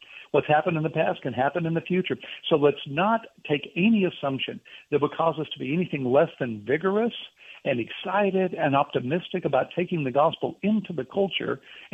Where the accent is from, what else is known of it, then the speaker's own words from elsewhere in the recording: Houston, Texas, United States; As a kid, I grew up in Houston, where every tree was planted.